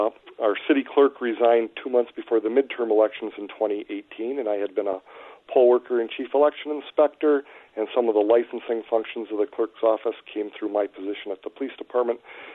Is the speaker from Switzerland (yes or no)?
no; Stevens Point, Wisconsin, United States; I'm born and raised in Stevens Point, graduated from both high school and UW-Stevens Point.